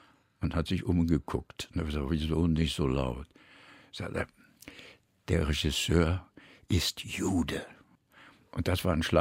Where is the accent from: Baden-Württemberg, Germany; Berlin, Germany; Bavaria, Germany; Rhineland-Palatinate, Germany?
Berlin, Germany; Ich bin aufgewachsen am Rand von Berlin in einem Haus, wo es ein Kino war.